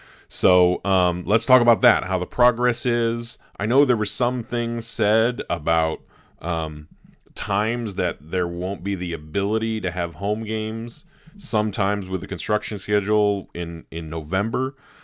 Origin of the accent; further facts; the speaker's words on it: Illinois, United States; I grew up in the metro east of St. Louis. I grew up on the Illinois side, on the correct side of the river.